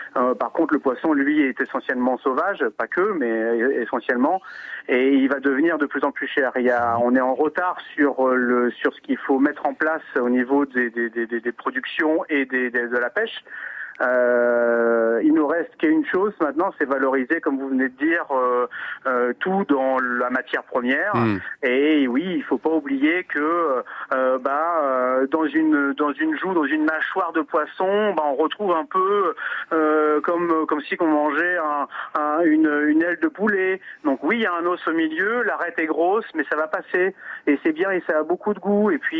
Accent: Normandy, France; comme chez moi en Normandie, comme j'ai grandi.

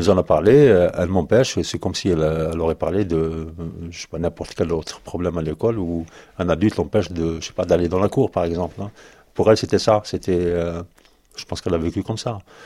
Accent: Algeria; now in Paris, France; je suis algérien et je vis à Paris depuis un peu plus de 20 ans. Je n'ai pas grandi dans un milieu pratiquant quand j'étais jeune, hein, mais dans la tradition musulmane quand même

